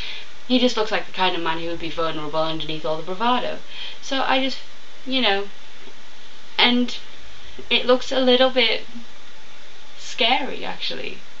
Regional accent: England, United Kingdom; it'll be interesting as an English person who doesn't get out much to see what all of this is meant to be about.

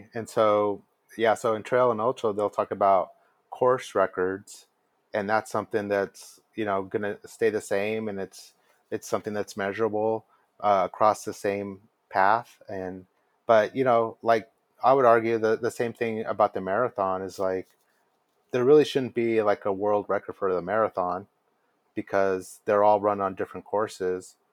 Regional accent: El Paso, Texas, United States; that's one thing I would say about El Paso, growing up in El Paso, is that a lot of things I've gotten to do as an adult, we weren't doing as kids.

